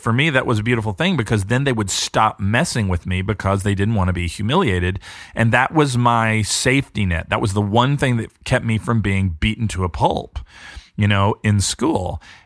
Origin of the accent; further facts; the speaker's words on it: Georgia, United States; And I remember I grew up in Georgia, and we were out on a lake out in Georgia on his boat just a few years before he passed away.